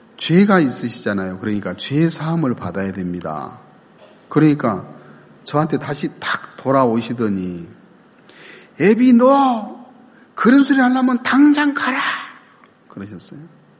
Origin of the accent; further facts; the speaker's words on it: Jeolla, South Korea; 제가 고향이 전라도인데